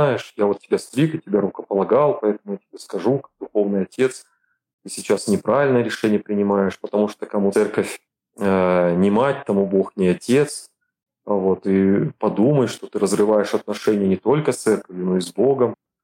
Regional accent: Chelyabinsk Oblast, Russia; also born or lived in Bashkortostan; я служил в Башкирии, сам я родом с Челябинской области, ушел в свой родной город

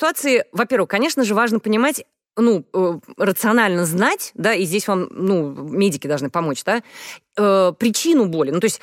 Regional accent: Moscow, Russia; я москвичка … москвичка

